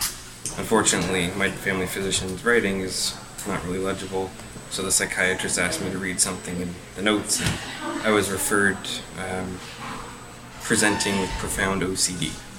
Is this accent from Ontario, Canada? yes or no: no; New Brunswick, Canada; Reached out to my family physician, to mental health. I'm from New Brunswick.